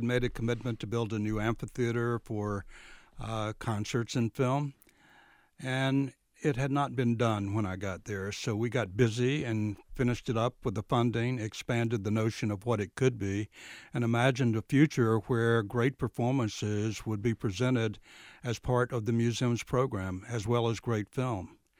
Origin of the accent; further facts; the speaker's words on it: Lakeland, Florida, United States; I grew up in Lakeland, Florida, was surrounded by great Frank Lloyd Wright architecture in Florida Southern College